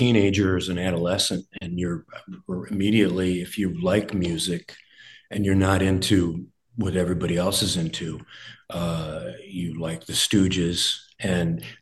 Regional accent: East Lansing, Michigan, United States; I was lucky growing up in East Lansing. A college town, when college towns were really college towns

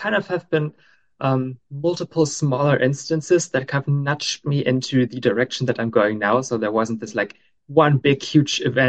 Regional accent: Germany; I am from Northwestern Germany, born and raised and live here. So I'm very like, I've got deep roots here in this place.

